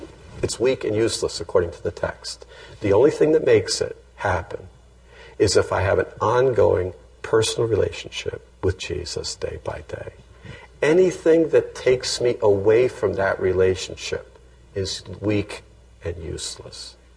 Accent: Scotland, United Kingdom; Being Scottish, I was wondering about wearing one.

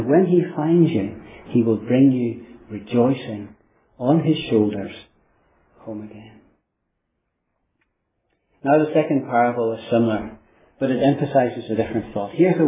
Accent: Ireland; You can tell from my accent, I come from Ireland

